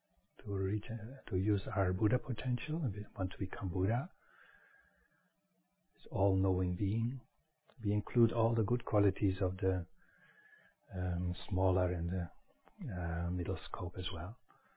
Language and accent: English; Netherlands; English is a second language; I'm actually from Netherlands, so I want to apologize already for my accent tonight.